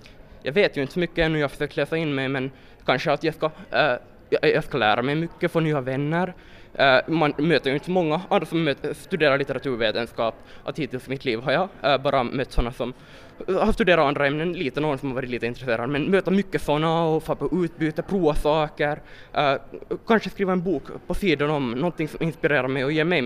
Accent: Espoo, Uusimaa, Finland; Jag kommer från Esbo, nära Helsingfors.

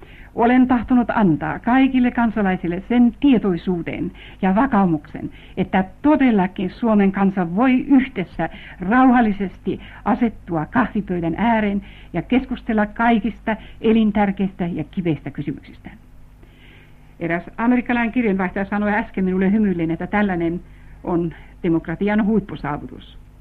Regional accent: Estonia; Finnish is a second language; olen syntyisin Viron veljeskansasta ja joutunut suomalaiseksi kirjailijaksi.

